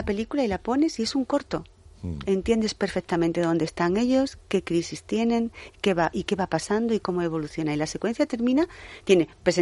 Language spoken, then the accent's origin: Spanish; Andalusia, Spain; ya que soy andaluza, pues déjame que sea sevillana